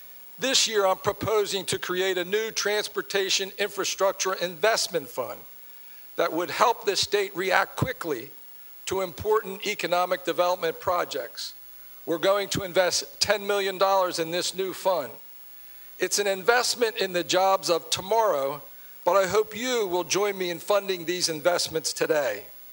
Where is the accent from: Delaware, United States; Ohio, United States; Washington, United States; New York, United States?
Delaware, United States; Claymont; the old steel mill in the town where I grew up in Claymont.